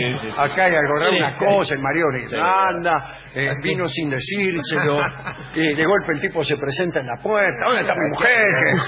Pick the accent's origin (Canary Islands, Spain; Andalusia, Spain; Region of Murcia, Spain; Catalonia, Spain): Catalonia, Spain; Barcelona; Venimos de Barcelona.